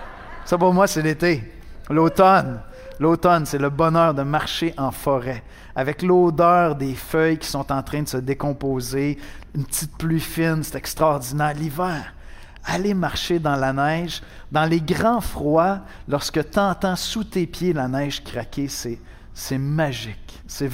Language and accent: French; Montreal, Quebec, Canada; born there; Moi, je suis né au Québec, je suis né à Montréal, puis mes parents m'ont enseigné à aimer cette culture, même à aimer tout le territoire québécois.